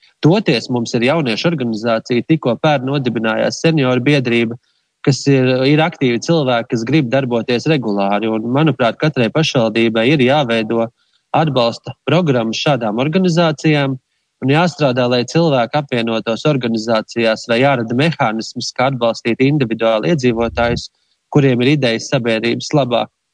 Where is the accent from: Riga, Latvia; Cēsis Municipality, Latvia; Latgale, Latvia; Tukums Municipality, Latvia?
Cēsis Municipality, Latvia; Nītaure; Es nāku no Nītauras pagasta, un Amats novadā Nītauras pagasts jau šodien ir Nomalē, un tāds būs arī jaunajā Cēsu novadā.